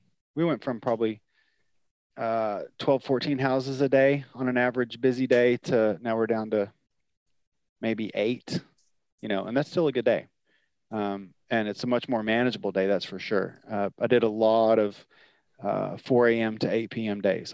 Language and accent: English; Texas, United States; And so I grew up in Texas, and in Texas, like if you're in Dallas, it's a thing to do to get a place out in the country, right?